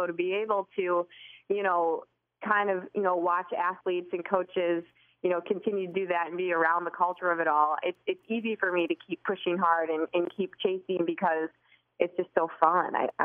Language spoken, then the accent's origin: English; Potterville, Michigan, United States; To leave mid-Michigan because that's my home. You know, I'm from Potterville, so being from there, you know, that's my hometown, East Lansing and, you know, the mid-Michigan area.